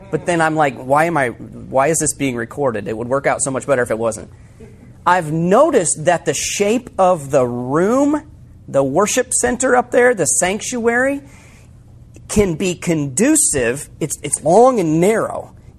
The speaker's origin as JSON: {"language": "English", "region": "Iowa", "country": "United States", "said": "We're from Iowa."}